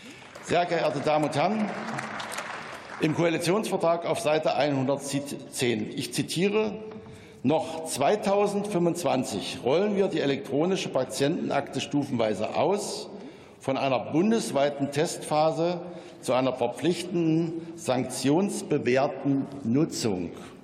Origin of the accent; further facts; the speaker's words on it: Bitterfeld-Wolfen, Saxony-Anhalt, Germany; Zu sehen sind Bilder aus meiner Heimatstadt Bitterfeld-Wolfen.